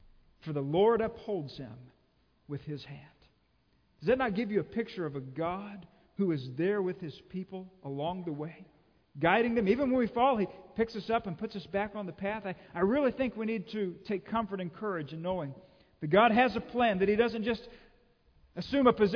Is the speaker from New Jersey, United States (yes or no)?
no; Texas, United States; You know, you got to remember, I grew up in Texas and we had counties.